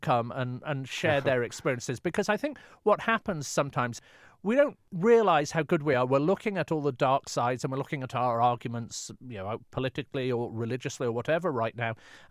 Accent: England, United Kingdom; now in United States; My father's from Calcutta. My mother was from Wales. You know, I'm from England.

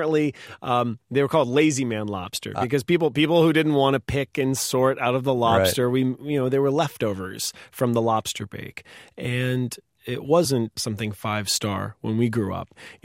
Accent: Maine, United States; We wanted everyone to know that our product comes directly from Maine and that we're from Maine.

